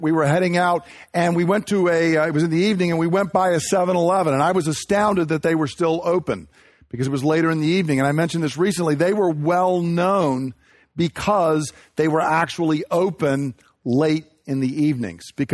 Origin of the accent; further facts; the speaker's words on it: Woodbury, United States; Because Woodbury, my hometown, was a step back into the past.